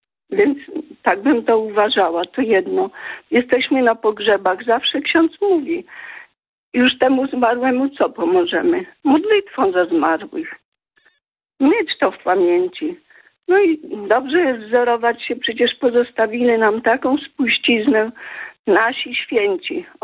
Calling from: Podlaskie Voivodeship, Poland; z Podlasia.

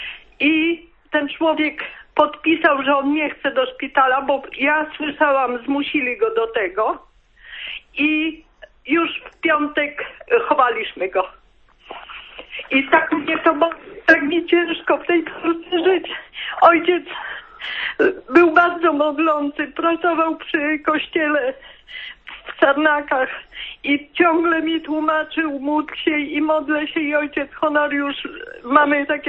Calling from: Silesian Voivodeship, Poland; Dzwonię ze Śląska. Urodziłam się w Chybowie

